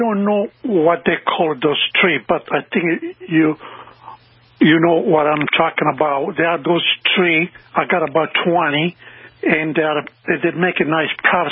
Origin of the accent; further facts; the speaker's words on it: Sicily, Italy; English is a second language; moved away; I came from Sicily, but I live in Mortona now.